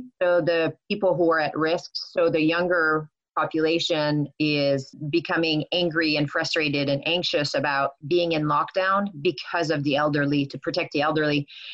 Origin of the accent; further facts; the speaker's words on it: Canada; my family, I'm Canadian, so I talked to my family members in Canada